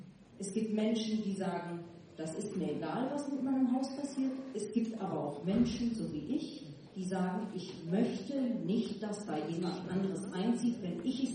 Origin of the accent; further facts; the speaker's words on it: Kuckum, North Rhine-Westphalia, Germany; ich komme aus Kuckum, ich bin Umsiedlerin. Ich wohne derzeit noch in Kuckum, werde aber in den nächsten Monaten nach Neu-Kuckum umsiedeln.